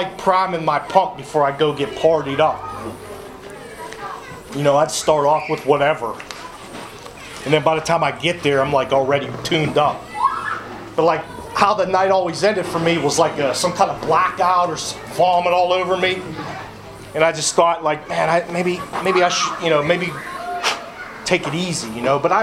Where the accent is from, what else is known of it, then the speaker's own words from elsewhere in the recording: Charleroi, Pennsylvania, United States; I grew up in Charleroi. I have a twin sister, two stepbrothers, half brother, stepmom, stepdad. And I was raised by my grandparents.